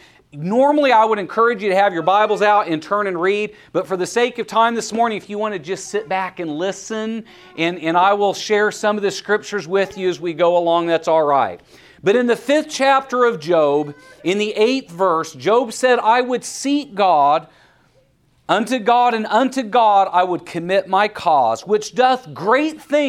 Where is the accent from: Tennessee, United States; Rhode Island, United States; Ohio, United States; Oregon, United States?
Oregon, United States; Now, I am from Oregon originally, and I grew up with knowing what rain was. We had gentle showers of blessing in Oregon.